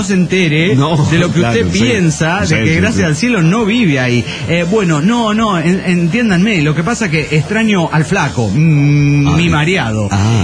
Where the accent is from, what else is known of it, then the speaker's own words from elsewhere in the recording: Liberia, Guanacaste, Costa Rica; me tienen que identificar rápidamente que vengo de Liberia, Costa Rica